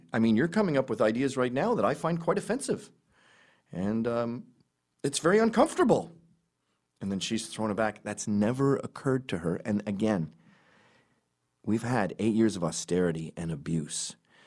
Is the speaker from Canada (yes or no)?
yes; Quebec, Canada; I come from Quebec.